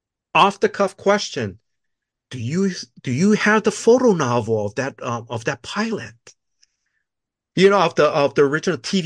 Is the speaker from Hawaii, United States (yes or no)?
yes; Hawaii, United States; I'm not part Hawaiian or pure Hawaiian, but I've was born and raised in Hawaii.